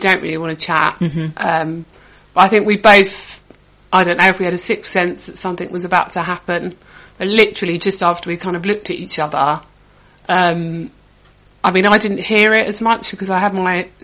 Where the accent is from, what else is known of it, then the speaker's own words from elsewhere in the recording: Sittingbourne, South East England, United Kingdom; now in London, United Kingdom; From Kent.